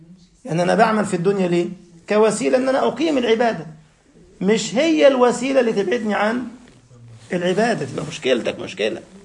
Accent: Egypt; عندنا في مصر

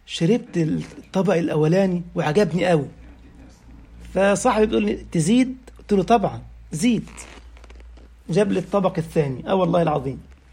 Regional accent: Egypt; moved away as an adult; now in Germany; عندما اتيت المانيا حديثا ودعيت في بدايه وجودي هنا في رمضان ايضا على الفطور، وانا لا اعرف عادات غيري، ان انا جاي من مصر وكان اول مره اتغرب

